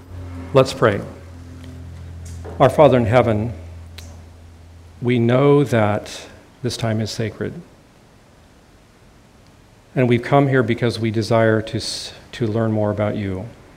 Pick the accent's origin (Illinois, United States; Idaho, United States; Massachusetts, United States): Idaho, United States; I come from North Idaho, and a lot of people who come visit us say, wow, why would you ever go on vacation here?